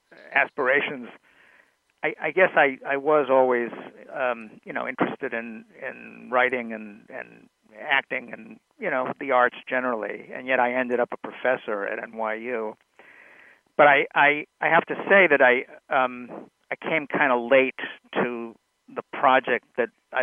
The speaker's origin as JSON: {"language": "English", "town": "Chicago", "region": "Illinois", "country": "United States", "said": "I did read him. Yeah, because I'm from Chicago."}